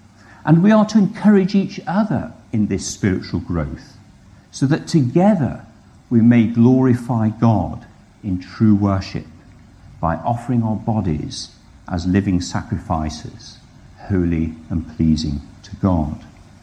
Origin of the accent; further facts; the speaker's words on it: United Kingdom; That's tricky, being a Brit.